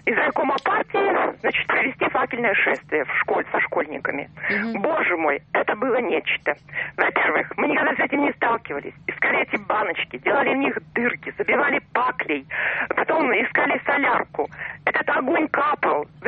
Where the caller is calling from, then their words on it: Omsk Oblast, Russia; Я звоню из Омской области.